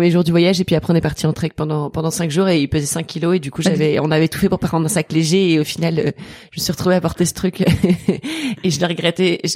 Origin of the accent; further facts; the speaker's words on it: Toulouse, Occitanie, France; J'ai grandi à Toulouse. J'ai toujours grandi à Toulouse, et ma famille vient de Lille à l'origine. Donc tous mes cousins, mes grands-parents, enfin tout le monde est à Lille, mais on a bougé pour le boulot de mon père quand moi j'avais un an, je pense, et donc j'ai toujours vécu à Toulouse